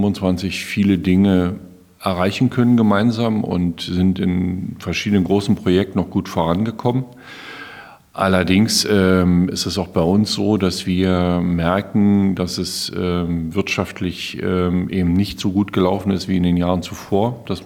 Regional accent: Brandenburg, Germany; deswegen stehen wir als Brandenburger auch ganz klar dafür, dass das Geld bei uns in Schwerpunktbereichen eingesetzt wird

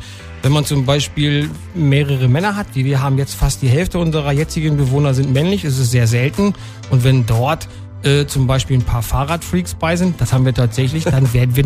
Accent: Lower Saxony, Germany; ich bin Niedersachse

